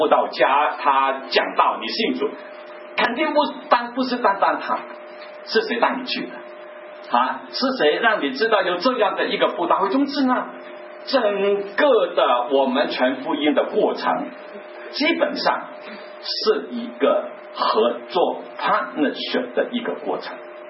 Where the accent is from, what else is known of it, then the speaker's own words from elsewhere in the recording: China; 所以我是中国人，我信了主啊